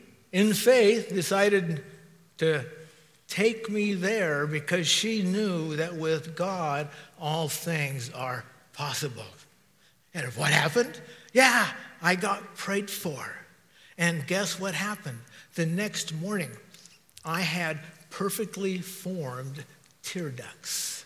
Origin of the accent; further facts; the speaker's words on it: Idaho, United States; also born or lived in California; So my parents were born and bred in Idaho, and so I came back to Idaho after 6 months. But anyway, I still have that California birth certificate.